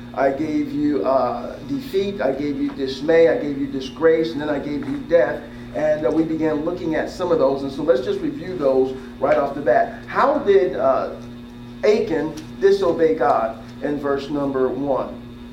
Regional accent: Midwest, United States; I used to say pop. I'm from the Midwest.

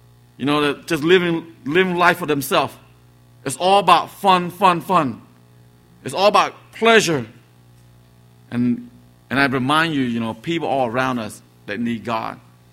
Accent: United States; now in Cambodia; I grew up here in America and we now live in Cambodia

